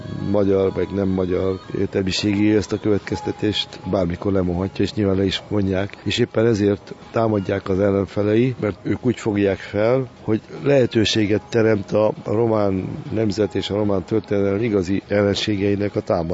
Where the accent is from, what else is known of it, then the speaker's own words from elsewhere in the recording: Hungary; örülök magyar történészként, mert ő ezt megteheti románként, de egy külföldi, én ugye nem vagyok külföldi